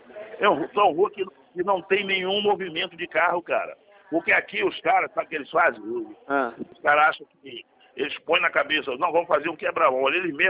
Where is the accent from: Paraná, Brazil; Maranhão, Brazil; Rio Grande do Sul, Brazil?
Maranhão, Brazil; São Luís; Eu sou nordestino. Eu sou do Maranhão. Eu fiz Maranhão? Uma vez do Maranhão. Eu sou do Maranhão. Eu sou de São Luís.